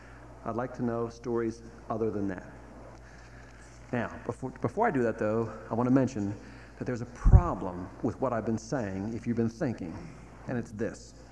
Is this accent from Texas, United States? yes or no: no; Baltimore, Maryland, United States; growing up in Baltimore, the church we went to for most of our lives was across town from Baltimore.